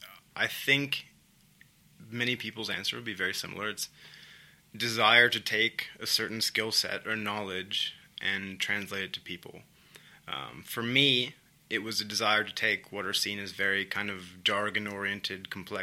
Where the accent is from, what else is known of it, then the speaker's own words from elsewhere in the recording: New York, United States; And so I from a young age, I'm from New York, but I went to California, I went to Florida, I even went to Australia when I was 13 to play